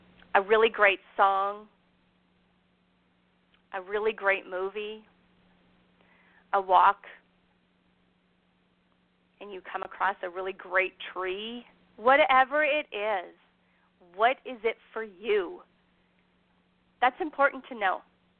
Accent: Canada; Now, here's the thing. I'm Canadian, so I expect the apology.

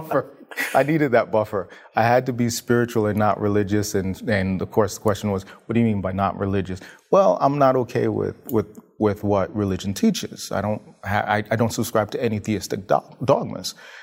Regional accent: New York, United States; Growing up in New York, you have access to all kinds of religious literature and religious leaders

